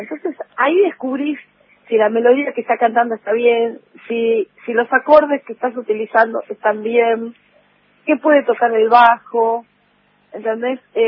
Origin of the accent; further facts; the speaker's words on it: Buenos Aires, Argentina; soy porteña. Esa es mi relación básica. Soy porteña, tengo mis hermanos mayores también porteños, de todo el barrio de La Paternal